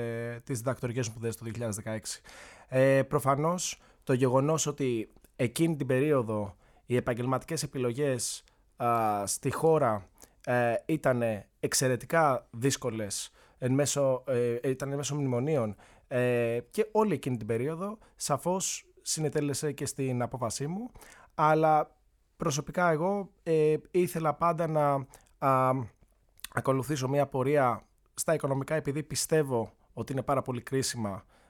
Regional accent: Kallithea, Attica, Greece; Γεννήθηκα μεγάλωσα στην Καλυθέα της Αθήνας, καταγωγή από ροπέδιο Λασιθίου Κρήτης και η μητέρα μου από τα Σταυρό Φασάλων στη Θεσσαλία. Πήγα σε δημόσιο σχολείο στην Καλυθέα

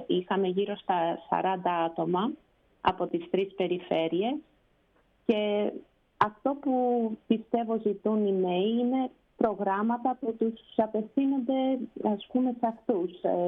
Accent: Chicago, Illinois, United States; also born or lived in Greece; Γεννήθηκα στην Ελλάδα, αλλά έχω μεγαλώσει εδώ. Ουσιαστικά ήμουνα ενός χρονού όταν ήρθα στο Σικάγο με την οικογένεια μου. Οπότε εδώ έχω μεγαλώσει.

